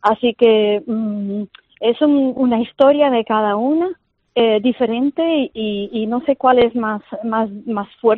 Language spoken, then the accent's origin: Spanish; Tenerife, Canary Islands, Spain; somos un grupo de Tenerife